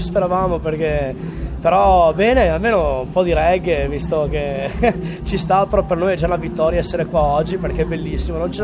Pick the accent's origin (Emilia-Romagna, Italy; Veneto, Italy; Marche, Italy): Veneto, Italy; Vicenza; Di Vicenza.